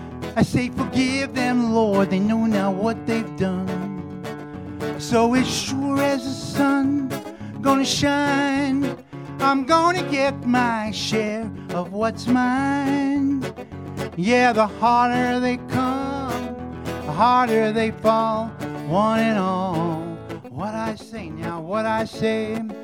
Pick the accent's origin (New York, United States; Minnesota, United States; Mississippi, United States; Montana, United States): New York, United States; Brooklyn; I grew up in New York City, but still can't even imagine what that's like. So I grew up in Brooklyn.